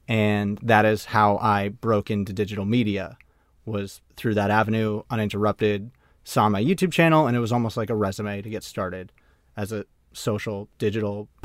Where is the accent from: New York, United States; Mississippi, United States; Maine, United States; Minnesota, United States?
Maine, United States; I grew up in Maine, played, professional baseball for 5 years in the San Francisco Giants organization.